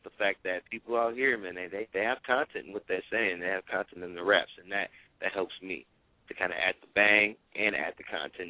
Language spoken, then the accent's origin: English; Oakland, California, United States; Dude, I was nobody from Oakland. I was nobody.